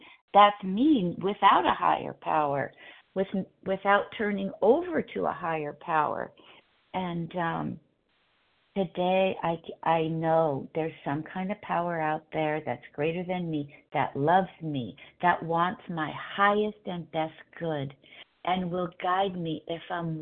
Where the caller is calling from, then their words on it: California, United States; Thank you for remembering I'm from California.